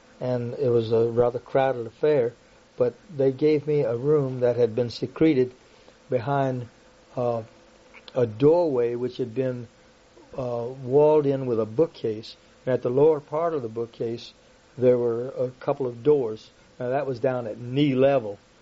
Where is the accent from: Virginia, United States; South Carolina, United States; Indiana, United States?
Virginia, United States; the University of Virginia in Charlottesville, which is, of course, my home state.